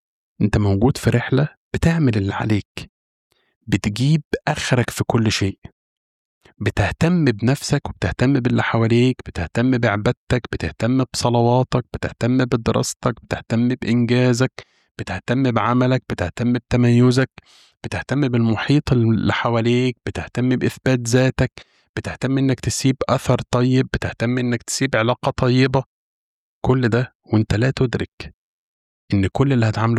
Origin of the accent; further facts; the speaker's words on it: Egypt; بيقولوا عندنا في مصر مش مغسل وضامن جنة